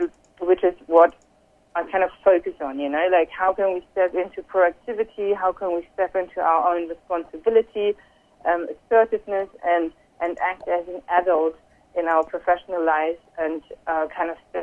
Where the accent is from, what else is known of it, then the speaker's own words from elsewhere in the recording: Germany; English is a second language; now in Barcelona, Spain; based in Barcelona, Spain. But I'm originally from Germany myself. So I've been living a bit of an expat culture, I guess, European expat culture